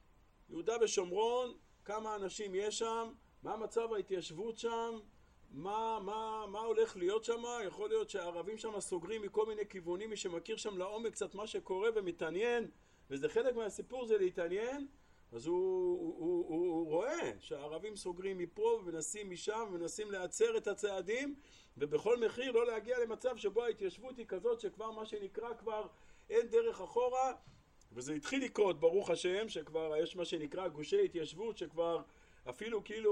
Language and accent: Hebrew; Holon, Tel Aviv District, Israel; אני מחולון